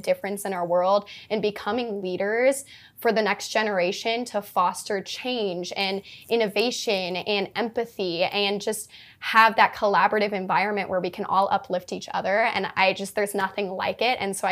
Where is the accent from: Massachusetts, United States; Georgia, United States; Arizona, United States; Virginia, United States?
Arizona, United States; that's something I would love to be able to do for the state of Arizona, you know, just represent my home state. I love it here so much.